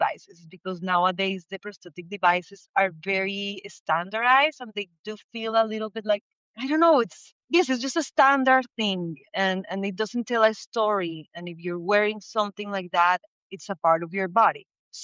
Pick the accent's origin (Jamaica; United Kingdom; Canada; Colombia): Colombia; now in United States; Also, I grew up in Colombia, which is a place where, culturally speaking, has a lot of stigma around disability, way more than in the US where I'm living right now.